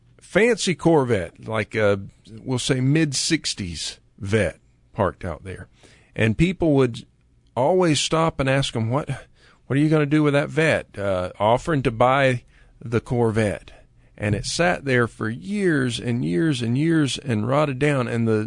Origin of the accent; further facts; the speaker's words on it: Florida, United States; And that was in the town where I grew up in Florida.